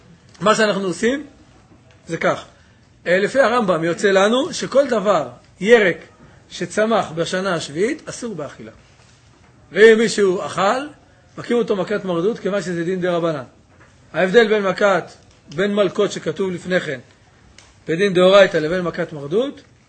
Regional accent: Jerusalem, Jerusalem District, Israel; born there; אני לא קיבוצניק. נולדתי בירושלים. ירושלים ותיקים.

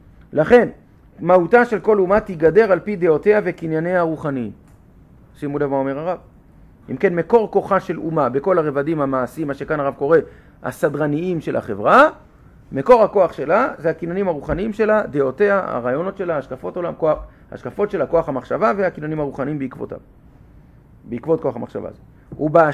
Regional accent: Holon, Tel Aviv District, Israel; אני באתי מהעיר, בסדר? אני גדלתי בחולון, לדוגמה.

